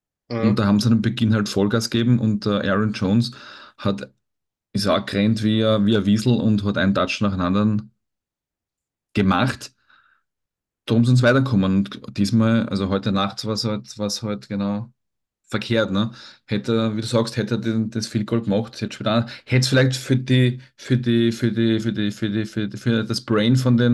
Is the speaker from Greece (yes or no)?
no; Vienna, Austria; oder nicht in San Francisco, sondern bei uns in Wien, aber vor dem TV die Daumen zu drücken.